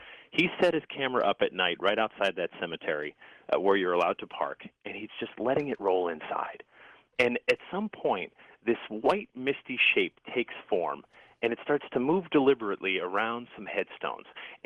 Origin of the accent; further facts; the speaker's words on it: Connecticut, United States; So I grew up in Connecticut, and this little small town